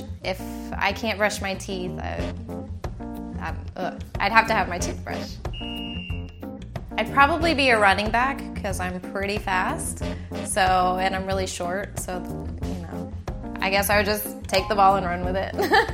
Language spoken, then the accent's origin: English; The Woodlands, Texas, United States; I'm 25 and I'm from The Woodlands, Texas.